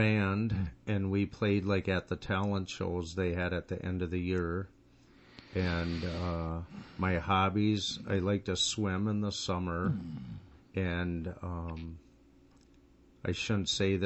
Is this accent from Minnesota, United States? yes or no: yes; Minnesota, United States; I grew up on North Memorial Parkway, right across from North Memorial Hospital, and the house is still there, and it's beautiful.